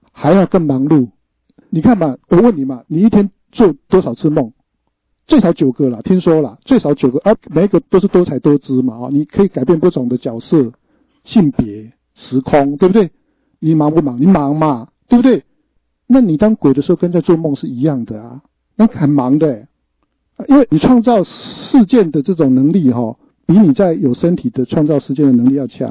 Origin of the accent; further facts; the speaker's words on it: Taiwan; 我们台湾人有一句话叫做老人囡仔想